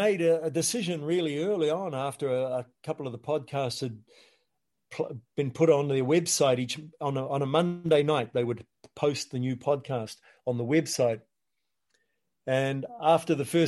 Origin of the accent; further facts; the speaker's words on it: Stewart Island, Southland, New Zealand; I always realized I'm from Stewart Island. I'm from Rakiura, and only a few hundred people on this planet have ever been fourth generation Rakiurians, Stewart Islanders, and I'm one of them.